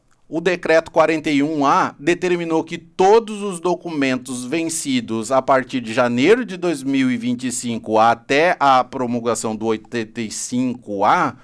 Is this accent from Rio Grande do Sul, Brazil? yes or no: yes; Porto Alegre, Rio Grande do Sul, Brazil; now in Portugal; Eu sou do Sul, né? Até pedi aí as três músicas que remetam às lembranças do meu Rio Grande. Eu sou de Porto Alegre, uma cidade que a imigração foi açoriana.